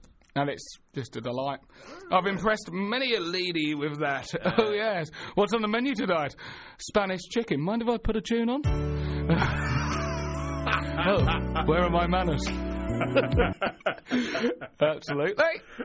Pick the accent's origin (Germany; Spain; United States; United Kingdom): United Kingdom; East of England; I grew up in Essex, like, there weren't many black people around.